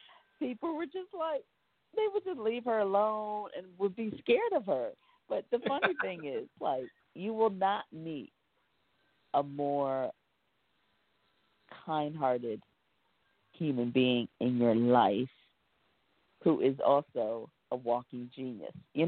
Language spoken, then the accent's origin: English; Detroit, Michigan, United States; Well, I'm from Detroit. I don't know if you guys knew that.